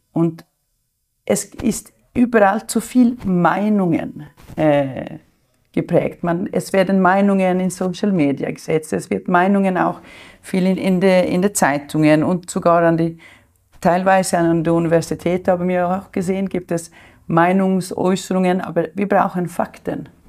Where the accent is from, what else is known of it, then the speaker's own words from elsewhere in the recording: Sweden; Also ich habe es selber nie erlebt. Ich bin in Schweden aufgewachsen